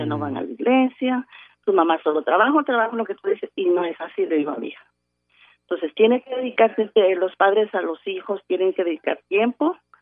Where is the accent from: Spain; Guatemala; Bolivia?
Guatemala; moved away as an adult; now in Chicago, United States; Tengo un mes de haber venido de Guatemala, estoy aquí en Chicago.